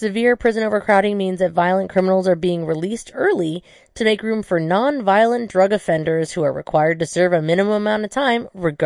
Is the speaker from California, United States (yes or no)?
yes; California, United States; I'm from California originally